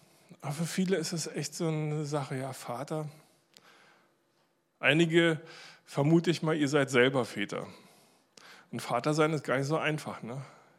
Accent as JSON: {"language": "German", "region": "Berlin", "country": "Germany", "said": "Und jetzt komme ich hier aus Berlin"}